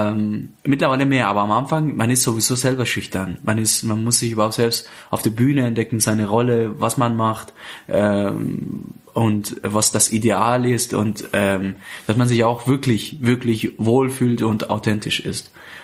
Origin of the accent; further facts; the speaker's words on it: Bavaria, Germany; Ich komme aus Bayern, ich komme aus, mittlerweile kann man sagen, aus München.